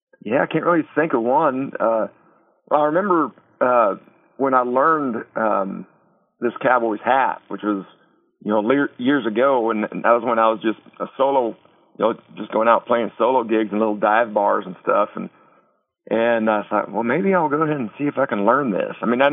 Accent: Wyoming, United States; and I'm born and raised in Wyoming

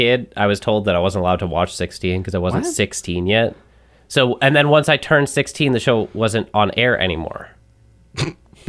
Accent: British Columbia, Canada; Okay, so I'm from British Columbia.

